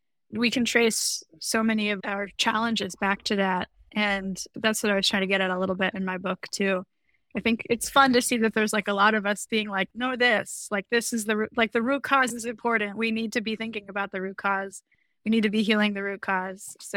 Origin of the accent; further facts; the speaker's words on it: Washington, District of Columbia, United States; born there; now in Western Massachusetts, United States; I use she, her pronouns. I was born in Washington, D.C. I now live in so-called Western Massachusetts on Pocumtuck land